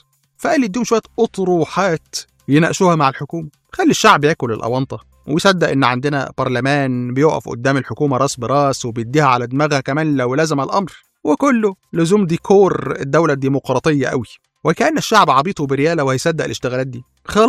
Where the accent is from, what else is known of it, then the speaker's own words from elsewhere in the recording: Egypt; moved away; احنا كمصريين في الخارج هنلم كلنا من بعض 15000 ونبعتهم لكم